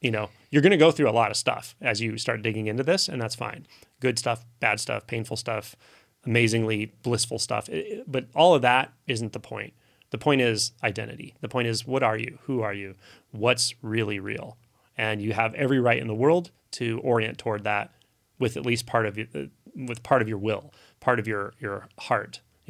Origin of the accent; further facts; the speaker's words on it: United States; like I grew up here in the United States, so that's my reference point.